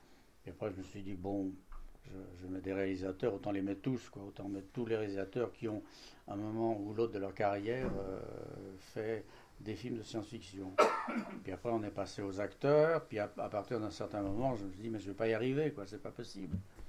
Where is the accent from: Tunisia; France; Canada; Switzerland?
France; Grenoble, Auvergne-Rhône-Alpes; puisque je suis grenoblois.